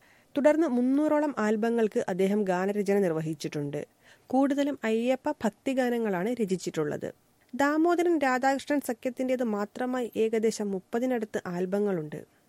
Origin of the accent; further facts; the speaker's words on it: Palakkad, Kerala, India; കൊട്ടും പാട്ടും താളവും ഞങ്ങൾ പാലക്കാടുകാരുടെ സ്വന്തമാണ്. സംഗീതത്തിന്റെ വിളനിലമാണ് എന്റെ ഗ്രാമം. പാരമ്പര്യമുള്ള മണ്ണിൽ പിറക്കാൻ കഴിഞ്ഞത് എന്റെ ഭാഗ്യം.